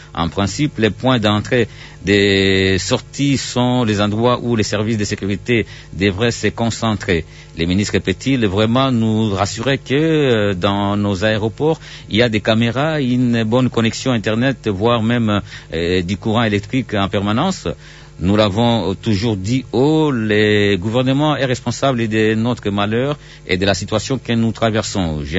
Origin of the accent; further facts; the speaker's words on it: DR Congo; Cependant, en tant que Congolais, je peux m'empêcher de me demander si...